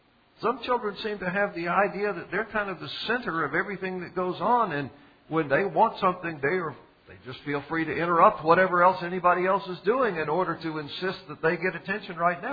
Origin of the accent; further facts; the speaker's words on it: the South, United States; because I'm a Southerner